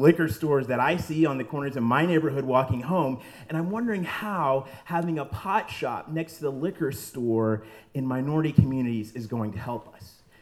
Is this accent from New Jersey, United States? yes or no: no; Washington, District of Columbia, United States; I'm from Washington, D.C.